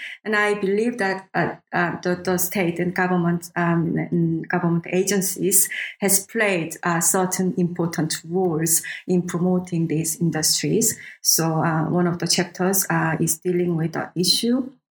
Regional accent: South Korea; You know, basically, I can say that I'm from South Korea.

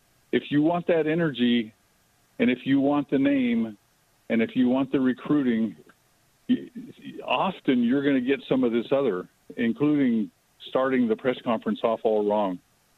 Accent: Texas, United States; I was from the Gulf Coast of Texas, and I was dating a gal in San Antonio, and she attended a Catholic school. I was raised in a very Baptist town

